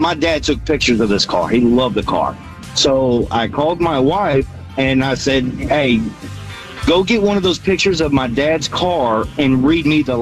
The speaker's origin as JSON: {"language": "English", "town": "LaPorte", "country": "United States", "said": "I'm from LaPorte."}